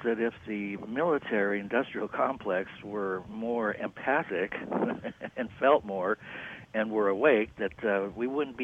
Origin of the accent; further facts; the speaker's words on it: Pasig, Metro Manila, Philippines; born there; Because I was born in Pasig, and I know a lot of people are